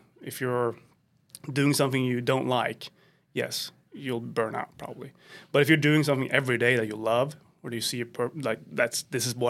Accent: Sweden; now in United States; growing up in Sweden, you grew up with all the American TV, all the movies, of course, and all the culture.

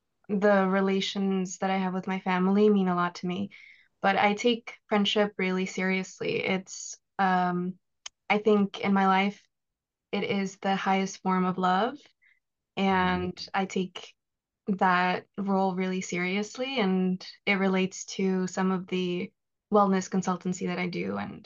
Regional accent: Ecuador; moved away; also born or lived in Canada; I was born and raised in Ecuador, and then I moved to Canada with my family on an asylum case. And then we got deported, like I said. And so, where, I ended up coming back home to Ecuador.

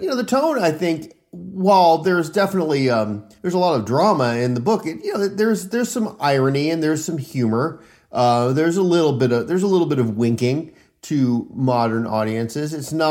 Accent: United States; but you know, as an American too, we read The Once and Future King in school

